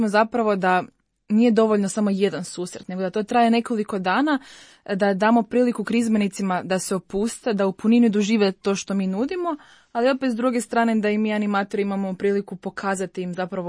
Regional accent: Zagreb, City of Zagreb, Croatia; dolazim iz Zagreba, imam 26 godina i u Kursilju sam već 4 godine.

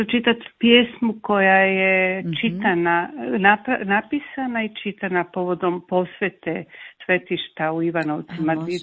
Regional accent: Dalmatia, Croatia; also born or lived in Zagreb; now in Slavonski Brod, Croatia; moj zavičaj Dalmacija, a rođena sam u Zagrebu, eto, ima puno raznih, ali u Brodu jako dugo živim i postao mi je evo drag grad.

